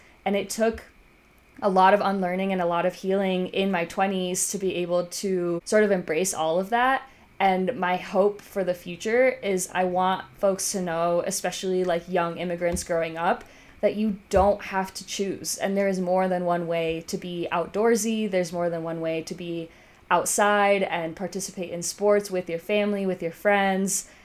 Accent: Michigan, United States; English is a second language; But suddenly I immigrate to the US. I'm growing up in Michigan. It's like really cold.

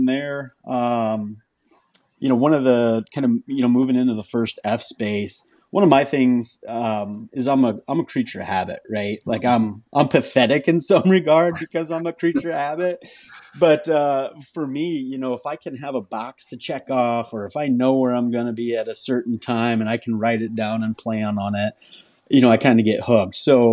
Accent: Petersburg, Nebraska, United States; So I grew up in Petersburg, Nebraska, a small town kind of northeast, north central Nebraska, and we were the Pirates.

